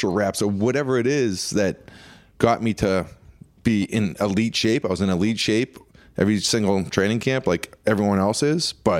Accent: Avon, Massachusetts, United States; I grew up in Avon.

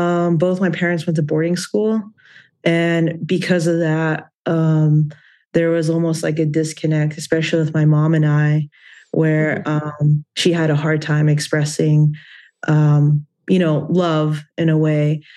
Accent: Rapid City, South Dakota, United States; mom and I moved around a lot, ending up in Rapid City, South Dakota. So a lot of the times I say I grew up in South Dakotas because those were my formative years.

